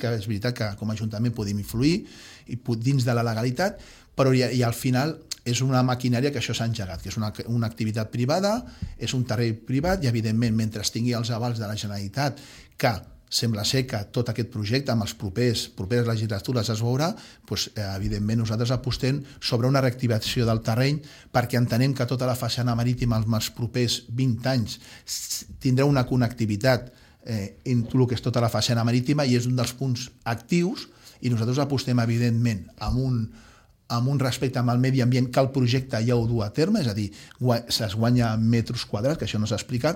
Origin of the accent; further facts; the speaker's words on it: Sitges, Catalonia, Spain; ens pensem que el fet de ser de Sitges de tota la vida